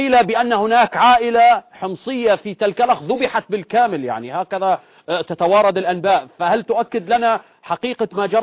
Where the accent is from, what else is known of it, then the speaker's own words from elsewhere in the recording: Syria; نحن أبناء سوريا وأبناء هذه الأمة.